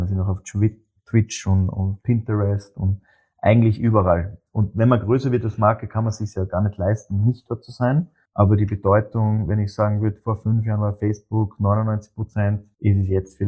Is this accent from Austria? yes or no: yes; Austria; Und als Österreicher war es naheliegend, dass wir uns den Skisport anschauen.